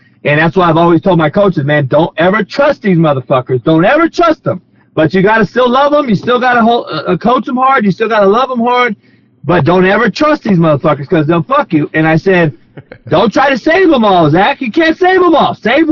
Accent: Compton, California, United States; And I'm from Compton.

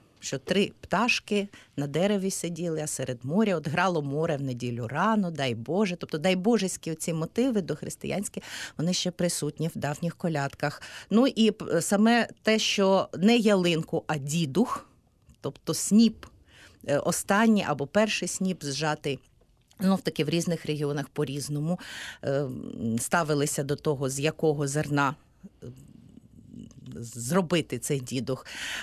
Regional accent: Podillia, Ukraine; моє рідне Поділля

